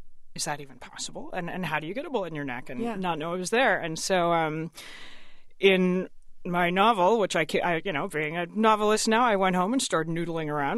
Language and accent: English; Georgia, United States; I grew up in Georgia and grew up around guns. My father and brother are both hunters, but I had never handled a handgun.